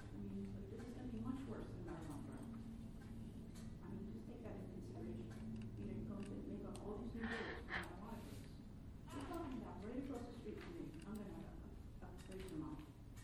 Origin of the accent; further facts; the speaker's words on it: Minnesota, United States; I'm also here from Minnesota.